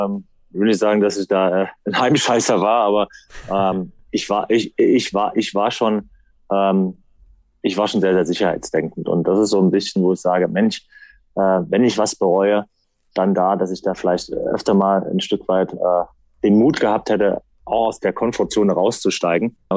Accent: Leverkusen, North Rhine-Westphalia, Germany; Ich bin in Leverkusen groß geworden.

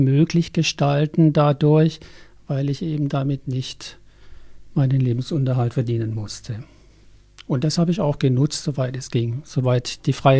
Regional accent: Pforzheim, Baden-Württemberg, Germany; born there; now in Eisingen, Germany; Ja, also ich bin 1954 in Pforzheim geboren, habe 3 Kinder, wohne in Eisingen

